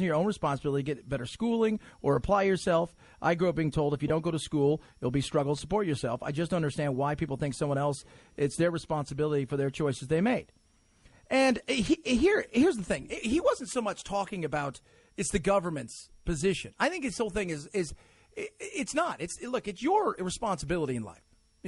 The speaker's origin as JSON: {"language": "English", "town": "Los Angeles", "region": "California", "country": "United States", "tie": "born or raised there", "said": "I grew up in Los Angeles. I remember what it was like to have smog alerts when I was a child."}